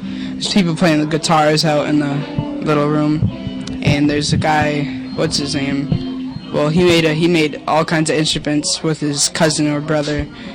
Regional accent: Albany, New York, United States; now in Catskill, United States; Yeah, no, I'm from Albany, but we just moved down here.

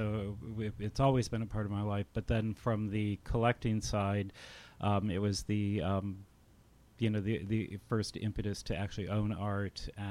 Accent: Illinois, United States; when I was growing up, I grew up outside of Chicago

